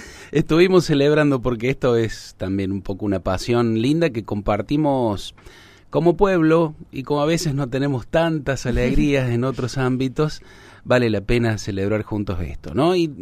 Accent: Argentina; born there; los que nacimos en Argentina

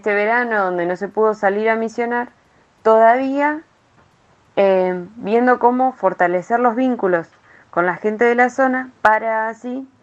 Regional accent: Bahía Blanca, Buenos Aires Province, Argentina; soy de Bahía Blanca y formo parte del equipo pastoral misionero

